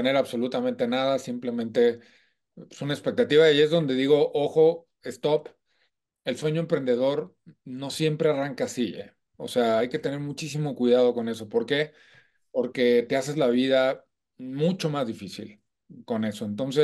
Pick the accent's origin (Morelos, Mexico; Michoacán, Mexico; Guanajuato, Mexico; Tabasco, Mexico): Guanajuato, Mexico; Celaya; born there; Nací en Celaya, Guanajuato, hace ya varios años, como les dije, en una familia tradicional de provincia, o sea, una familia muy tradicional